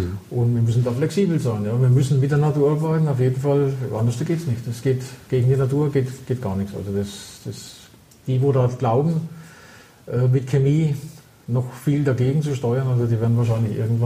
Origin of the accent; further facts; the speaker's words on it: Bavaria, Germany; vor ein paar Jahren ging es ja los, bei uns in Bayern auch